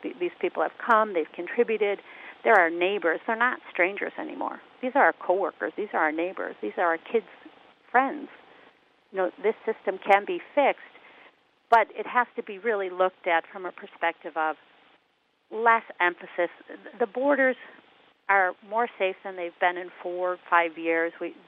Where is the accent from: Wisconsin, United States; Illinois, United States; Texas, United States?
Illinois, United States; Chicago; I grew up in Chicago